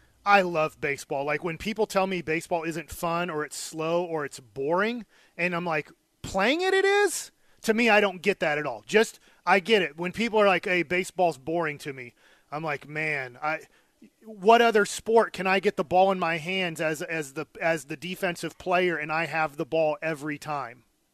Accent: Duncanville, Texas, United States; call out my friends that I grew up with in Duncanville.

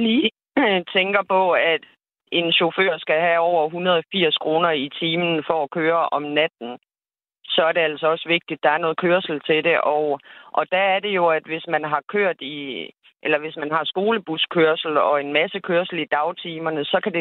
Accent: Norddjurs, Central Denmark Region, Denmark; I Norddjurs Kommune, hvor jeg kommer fra

